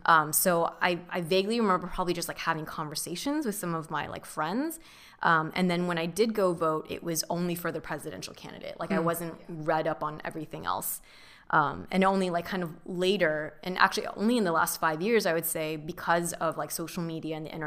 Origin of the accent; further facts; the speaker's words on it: Orange County, California, United States; And I grew up in Orange County.